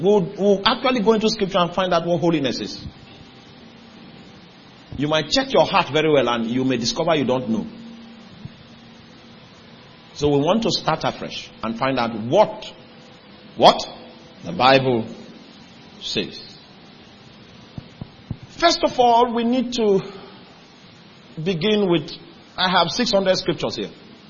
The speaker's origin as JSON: {"language": "English", "region": "Lagos", "country": "Nigeria", "said": "Let me tell you where I'm coming from. I'm coming from Lagos. The name of the place where I'm coming from is called Lagos."}